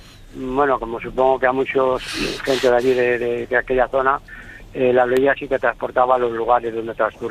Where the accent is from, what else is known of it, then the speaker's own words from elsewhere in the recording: Vigo, Galicia, Spain; yo soy de Vigo y cada año vamos de vacaciones allí